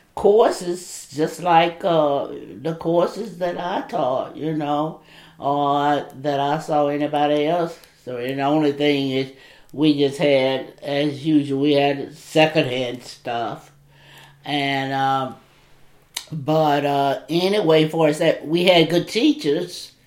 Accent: Cassville, Georgia, United States; I grew up around Cartersville in Cassville, Georgia, Bartow County.

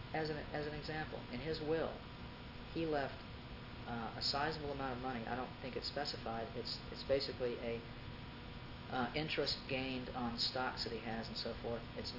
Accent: the South, United States; also born or lived in Atlanta; I began to get really sick and tired of being made to feel shameful and embarrassed for being a Southerner, for being from the South.

